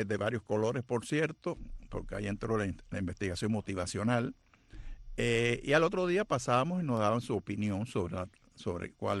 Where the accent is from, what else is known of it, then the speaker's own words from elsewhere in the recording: La Ceiba, Atlántida, Honduras; born there; yo nací en Honduras, en la ciudad de La Ceiba. De padre cubano. Mi papá trabajaba para la United Fruit. Él se casó pues con mi mamá, que era hondureña.